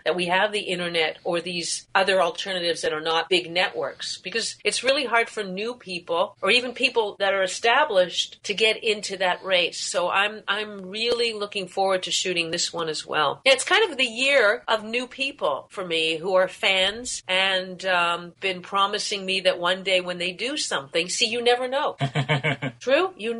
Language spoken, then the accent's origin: English; Toronto, Ontario, Canada; I'm from Toronto originally, so my parents are here in Toronto, so I still consider that my home.